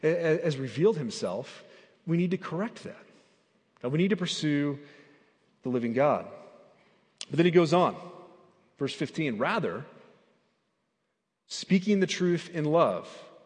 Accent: Indiana, United States; And growing up in Indiana, the Hoosier State, you know, lots of basketball going on.

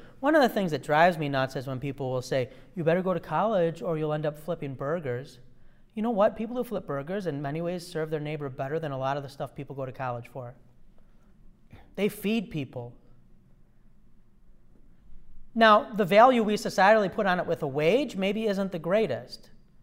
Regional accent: Detroit, Michigan, United States; Detroit, I grew up in the Detroit area, and Detroit had a little stretch where they fell behind for a bunch of reasons and there wasn't garbage pickup.

